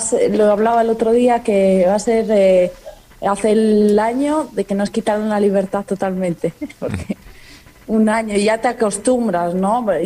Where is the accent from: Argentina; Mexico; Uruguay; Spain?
Spain; now in Italy; Pero porque somos españoles y somos más abiertos, salimos más.